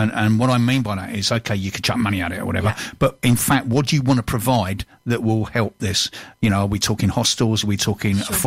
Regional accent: London, United Kingdom; I'm a Londoner. But when I was a kid, I lived in London. Nowhere in particular.

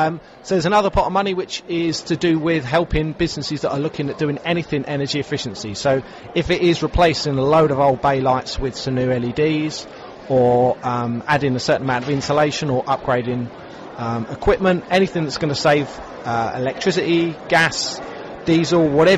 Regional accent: South East England, United Kingdom; given that we're in Kent and we're at Kent Showground, and I'm from Kent myself.

